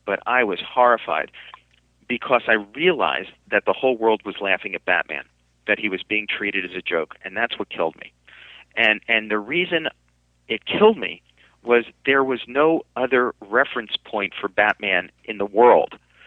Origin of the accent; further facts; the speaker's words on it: New Jersey, United States; That's quite all right. I'm from New Jersey. I have people who take care of this.